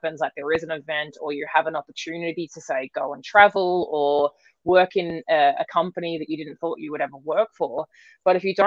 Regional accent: Australia; moved away as an adult; if you can't tell, as I said, from my accent, I am Australian. So I was raised in Australia and have really, since the age of 18, kind of gone out into the world and explored it

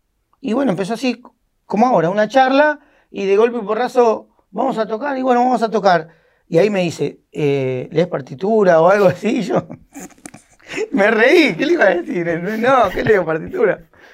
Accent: San Fernando, Buenos Aires Province, Argentina; primero que no soy porteño, soy de San Fernando con Urbano.

